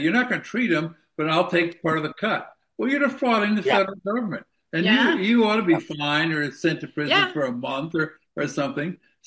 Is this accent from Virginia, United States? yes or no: no; New York City, New York, United States; I was born in New York City, brought up there for part of my life, and one of the things they have are these Hasidic communities in Brooklyn, Crown Heights